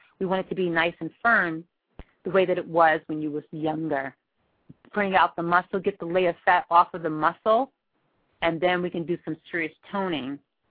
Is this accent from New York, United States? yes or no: yes; South Bronx, New York, United States; Growing up in the South Bronx, my mom noticed that I had a very high energy level